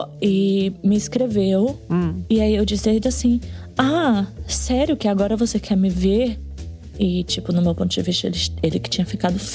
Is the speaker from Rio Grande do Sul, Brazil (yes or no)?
no; Fortaleza, Ceará, Brazil; Eu sou de Fortaleza.